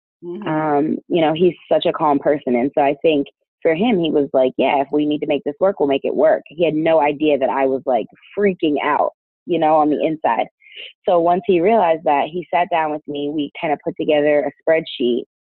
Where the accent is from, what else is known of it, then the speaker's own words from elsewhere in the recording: Chicago, Illinois, United States; also born or lived in North Carolina; I mean, I'm from the Midwest. I'm from Chicago. But I did live in North Carolina for about 8 years. So there's a piece of me that's Southern